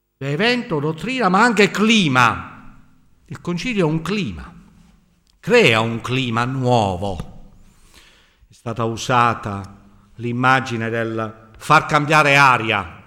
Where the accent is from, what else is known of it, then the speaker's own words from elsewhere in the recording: Southern Italy, Italy; Avete capito che sono meridionale, non sono di Bergamo.